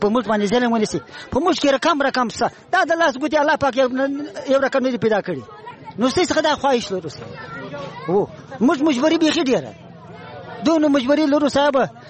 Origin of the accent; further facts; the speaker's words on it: Afghanistan; now in Pakistan; اوس 15 شپته کال از ما عمر دی یو ز په کور کې یو افغان يم